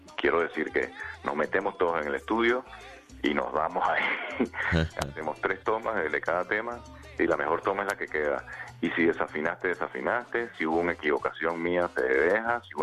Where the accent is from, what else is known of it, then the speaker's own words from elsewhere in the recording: Venezuela; now in Barcelona, Spain; yo me vine de Venezuela para Barcelona